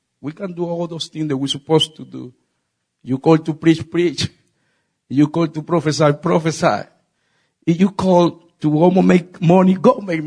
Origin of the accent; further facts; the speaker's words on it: Colombia; English is a second language; moved away as an adult; Since I came from Colombia, you know, it put in my heart more